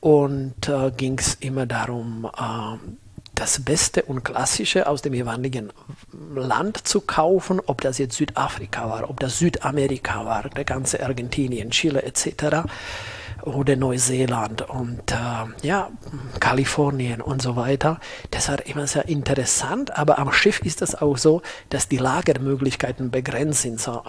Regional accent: Slovakia; German is a second language; Deutsch ist nicht meine Muttersprache, das ist richtig. Ich bin geboren und aufgewachsen in der Slowakei.

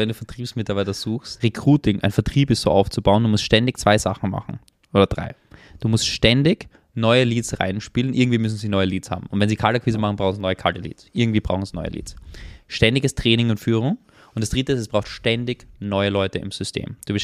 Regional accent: Graz, Styria, Austria; in Graz sitze, wo ich herkomme, ja, da leben 260.000 Menschen.

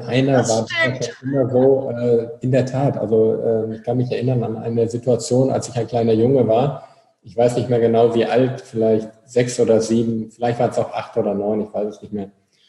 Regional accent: North Rhine-Westphalia, Germany; Wir kommen aus Nordrhein-Westfalen. Das war ja die Hochburg der Sozialdemokraten damals.

